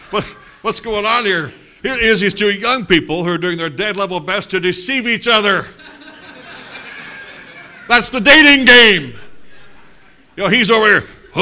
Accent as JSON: {"language": "English", "region": "South Dakota", "country": "United States", "tie": "born or raised there", "said": "I was raised in South Dakota on a farm."}